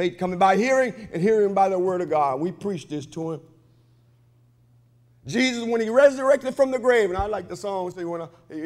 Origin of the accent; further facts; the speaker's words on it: Hemphill, Texas, United States; accent: country; I'm from Hemp Hill, Texas, so I know that I country talk, but you get it.